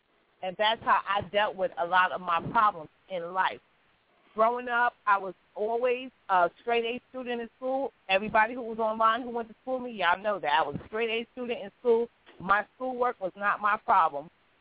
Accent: Queens, New York, United States; born there; I was born in Jamaica's Queens General Hospital, which is up a hill. All of my New York people in Queens, y'all know what I'm talking about.

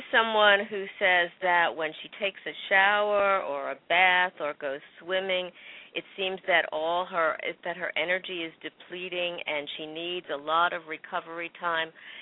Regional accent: New Jersey, United States; You're going to be in New Jersey, which is my hometown, Tuesday, October 25th.

